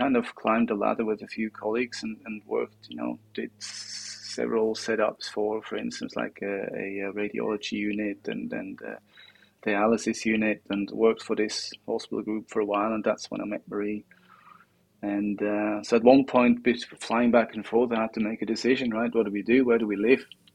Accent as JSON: {"language": "English", "country": "Switzerland", "said": "I'm from Switzerland, my wife is Swedish, and I was on a sailing trip in the Baltics with two mates"}